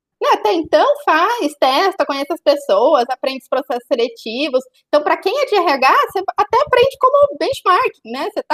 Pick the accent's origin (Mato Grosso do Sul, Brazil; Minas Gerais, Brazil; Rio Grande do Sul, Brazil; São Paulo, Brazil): São Paulo, Brazil; porque eu também não sou aqui de São Paulo, né? Eu sou do interior de São Paulo.